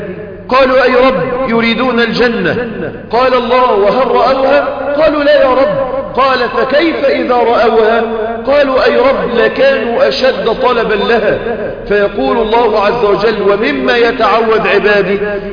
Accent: Mansoura, Dakahlia, Egypt; أنا من المنصورة

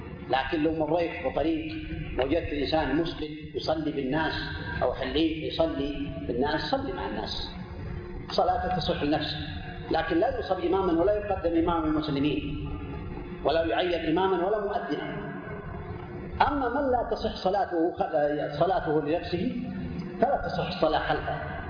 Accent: Saudi Arabia; عندنا في المملكة العربية السعودية

